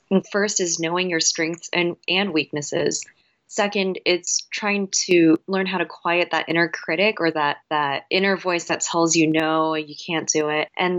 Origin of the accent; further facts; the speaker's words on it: United States; I am Chinese American.